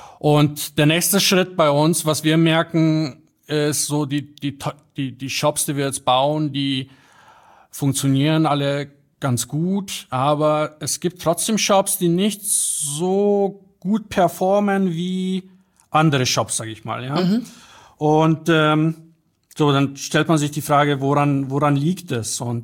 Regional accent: Bavaria, Germany; also born or lived in Poland; ich bin in Polen geboren und wie gesagt in Niederbayern aufgewachsen. Und fühle mich sowohl in Krakau als auch in München sehr wohl.

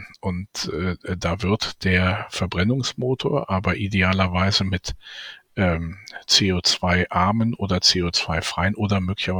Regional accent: Braunschweig, Lower Saxony, Germany; Ich hatte Ihnen da den beklagenswerten Zustand meiner Heimatstadt Braunschweig kurz geschildert.

